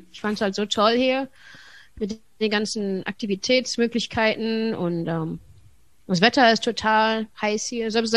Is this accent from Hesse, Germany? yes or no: no; Wuppertal, North Rhine-Westphalia, Germany; moved away as an adult; now in United States; Ich bin geboren und aufgewachsen in Wuppertal, bis ich 21 war.